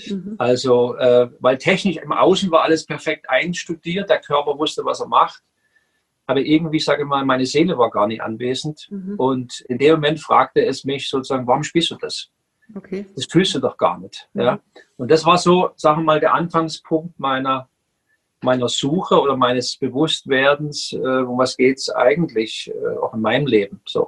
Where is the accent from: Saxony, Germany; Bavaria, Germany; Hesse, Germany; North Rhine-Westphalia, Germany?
Saxony, Germany; Dresden; born there; ich bin im Osten geboren, in Dresden damals